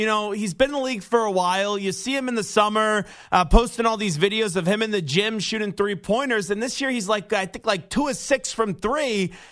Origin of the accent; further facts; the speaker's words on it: New York, United States; I say this as a New Yorker.